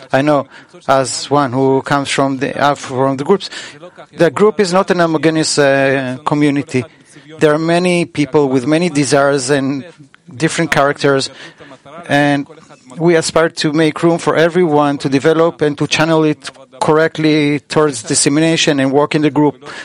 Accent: Peru; from Peru.

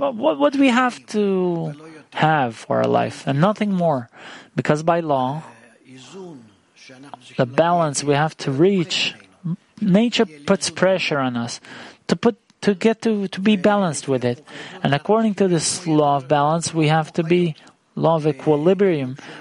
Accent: Israel; English is a second language; Honorable Rav … I'm from the Valley, Israel Valley.

